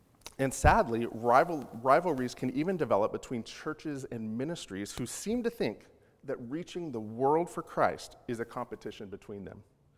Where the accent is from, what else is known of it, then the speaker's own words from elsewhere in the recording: Spokane, Washington, United States; Growing up in Spokane in the 80s and 90s, the rivalries that I was aware of were Sonics versus the Blazers, Wazoo versus UW.